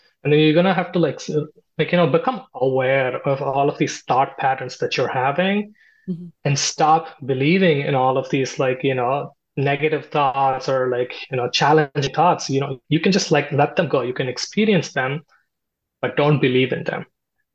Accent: India; English is a second language; I grew up in India and I had a fairly good life.

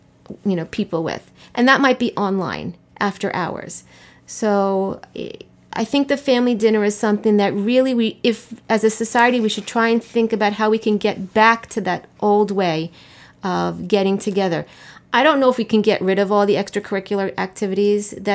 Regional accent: New York, United States; growing up on the North Shore of Long Island

